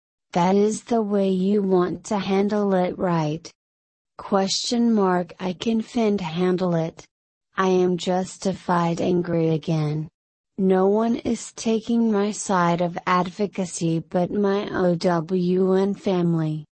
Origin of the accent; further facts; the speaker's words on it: San Bernardino, California, United States; born there